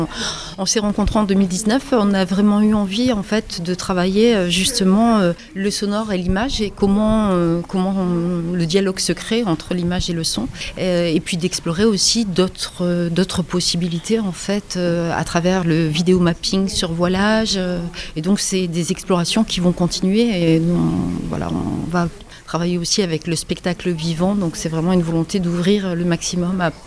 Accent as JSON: {"language": "French", "town": "La Rochelle", "region": "Nouvelle-Aquitaine", "country": "France", "said": "On est de La Rochelle."}